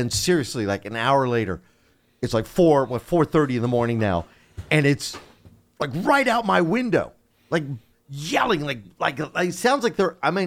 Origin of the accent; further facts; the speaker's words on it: India; Well, I'm Indian, so I can do that without being offensive.